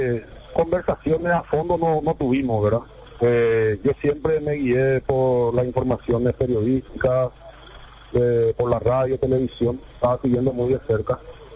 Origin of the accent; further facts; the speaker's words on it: Itacaraí, Paraguay; Fui concejal 2 periodos consecutivos acá en mi pueblo de Itacaraí.